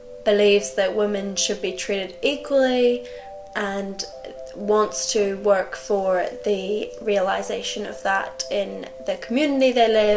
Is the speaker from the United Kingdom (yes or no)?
yes; Belfast, Northern Ireland, United Kingdom; also born or lived in London; Yeah, so I was born in London and then moved to Belfast when I was six, so most of my formative years, I would say, were in Belfast.